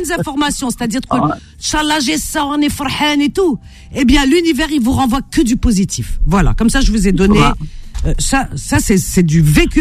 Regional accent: Cherchell, Tipaza Province, Algeria; Cherchal, c'est ma ville natale, c'est normal, hein, qui ne le sait pas.

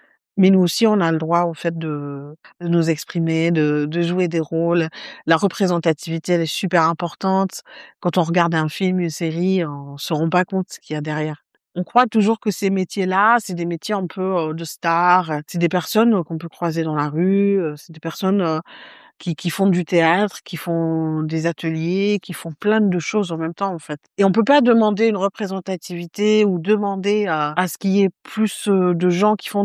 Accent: Oran, Oran Province, Algeria; moved away as an adult; now in France; Je suis comédienne algérienne, j'ai grandi à Oran. Je suis arrivée en France à l'âge de 26 ans, voilà, en 2009.

